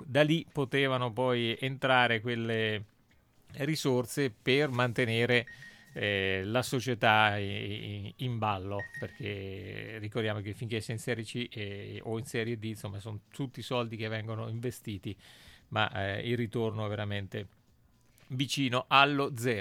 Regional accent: Ancona, Marche, Italy; e per me insomma da anconetano e da tifoso è sempre una delusione

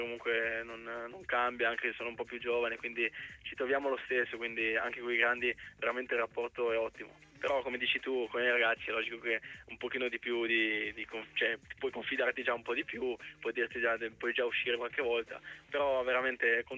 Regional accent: Liguria, Italy; Io ligure seguivo anche da qualche anno fa la primavera.

